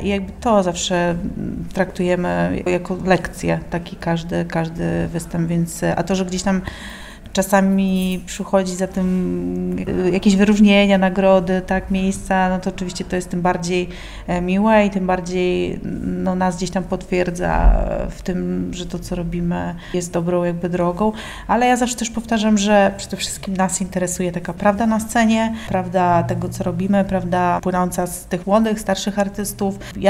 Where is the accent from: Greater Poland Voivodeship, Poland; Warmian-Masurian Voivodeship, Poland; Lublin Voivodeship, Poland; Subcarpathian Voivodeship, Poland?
Warmian-Masurian Voivodeship, Poland; Olsztyn; moved away as an adult; do momentu, kiedy po maturze wyjechałam z Olsztyna